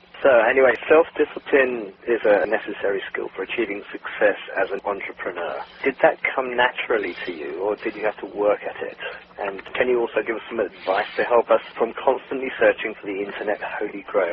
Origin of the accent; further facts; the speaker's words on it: United Kingdom; obviously I'm not American. I think Americans are a lot more generous than people who come from the United Kingdom.